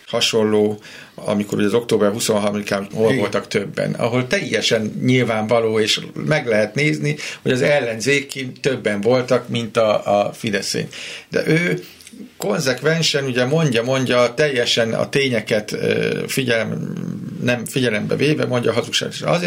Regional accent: Szekszárd, Tolna, Hungary; akkor szekszárdi vagyok

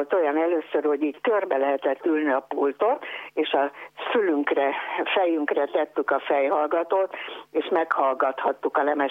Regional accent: Budapest, Hungary; born there; Én abban az utcában születtem, az Alsóerdősor utcában. Na most az elődjére, a divacsarnokra is tisztán emlékszem gyerekkoromból

